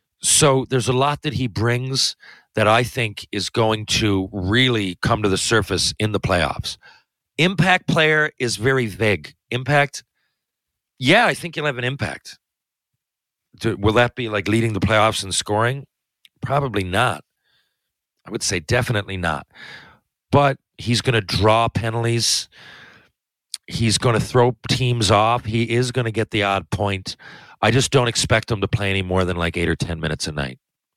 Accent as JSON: {"language": "English", "town": "Sherwood Park", "region": "Alberta", "country": "Canada", "said": "I'm from Sherwood Park"}